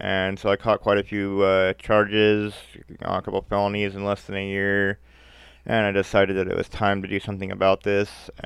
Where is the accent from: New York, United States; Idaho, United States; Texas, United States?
Idaho, United States; Potlatch; also born or lived in California / Troy / Moscow; I was born in California, but I moved to the Idaho area at a young age, attending kindergarten in Troy, first and second grade here in Moscow, and third through 12th grade out in Potlatch.